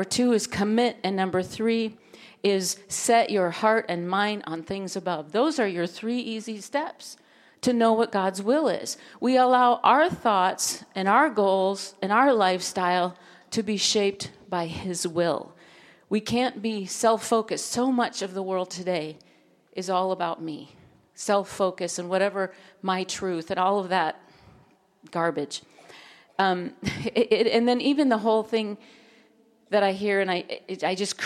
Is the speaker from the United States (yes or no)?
yes; Minnesota, United States; I was born and raised in Minnesota. I got saved when I was 7 years old